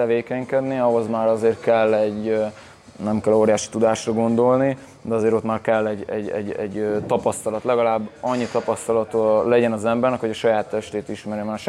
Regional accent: Völcsej, Győr-Moson-Sopron, Hungary; Völcserről jöttem

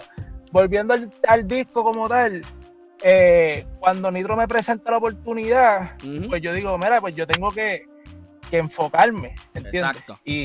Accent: Levittown, Toa Baja, Puerto Rico; que vengo de Levittown

